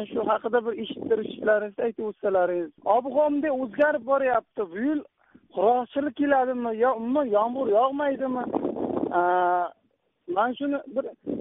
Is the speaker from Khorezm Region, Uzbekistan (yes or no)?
no; Qamashi, Qashqadaryo Region, Uzbekistan; Men Qashqadaryodanman. Qamashdan qishloqlardan.